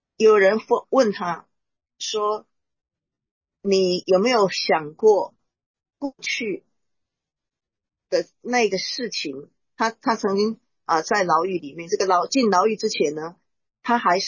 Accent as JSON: {"language": "Chinese", "country": "Taiwan", "tie": "born there", "said": "特别是台湾，我要这样讲，好，对不起嘛，那是我的出生的地方哈"}